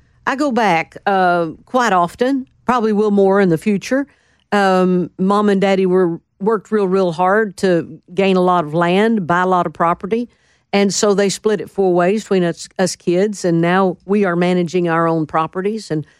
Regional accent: McAlester, Oklahoma, United States; born there; also born or lived in Kiowa / Chalky; I was born in McAllister.

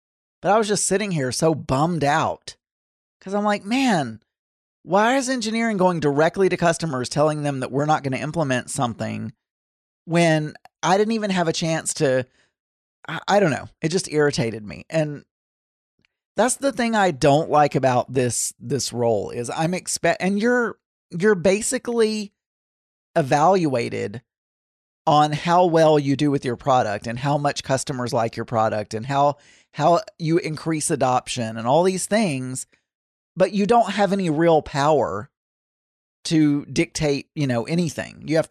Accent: Arkansas, United States; also born or lived in Dallas; Basically, I used to live in Dallas away from all my old friends and family that I grew up with in Arkansas.

